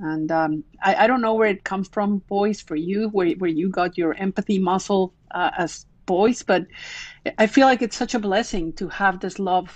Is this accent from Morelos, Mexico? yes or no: yes; Cuernavaca, Morelos, Mexico; also born or lived in Mexico City; And I grew up in Mexico City, but I was very lucky that we moved to Cuernavaca, which is one of the satellite cities, much more rural.